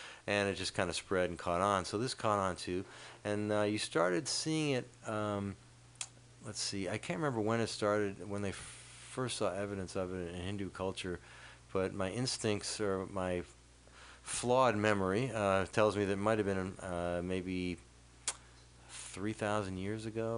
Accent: United States; To me, I thought, you know, I'm an American.

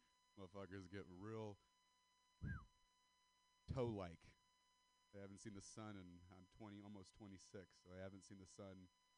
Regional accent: Stockton, California, United States; I'm white. I'm from the Central Valley, California. I'm not from Stockton for nothing.

